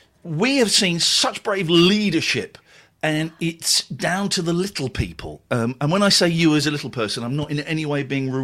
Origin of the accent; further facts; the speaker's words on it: England, United Kingdom; Can I list some workplaces as an Englishman, please?